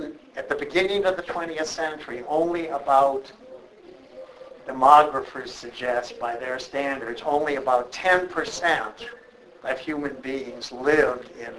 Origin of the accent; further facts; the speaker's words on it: Minnesota, United States; also born or lived in Wisconsin; now in Texas, United States; I come from Minnesota. I love the woods. I love the outdoors, nature. I came down to Texas